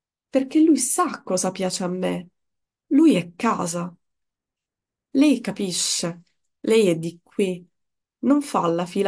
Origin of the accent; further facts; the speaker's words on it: Iran; born there; Italian is a second language; Sono iraniana, di madre, di padre, di nascita.